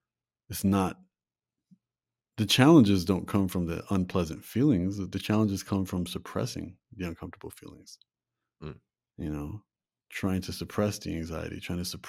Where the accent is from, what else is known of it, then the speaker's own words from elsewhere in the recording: Toronto, Ontario, Canada; I'm from Toronto, the hockey team's the Maple Leafs.